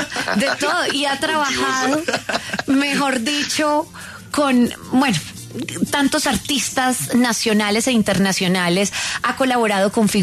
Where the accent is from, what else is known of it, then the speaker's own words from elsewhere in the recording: Colombia; hoy estamos hablando de lo que nos une como colombianos.